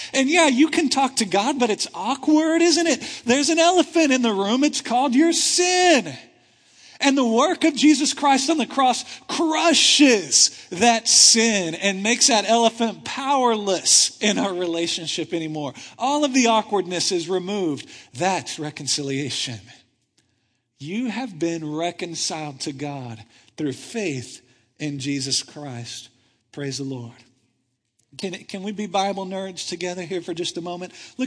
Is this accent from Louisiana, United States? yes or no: no; Texas, United States; Because we're from Texas.